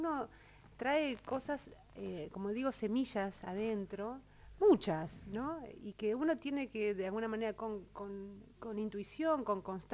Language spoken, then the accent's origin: Spanish; Buenos Aires, Argentina; yo soy porteña, digamos